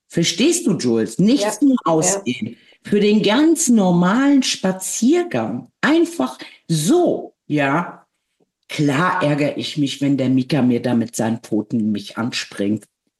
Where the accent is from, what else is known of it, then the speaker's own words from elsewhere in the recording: Poland; Also, ja, das ist eindeutig, ich komme aus Polen, ich kann Wetter machen.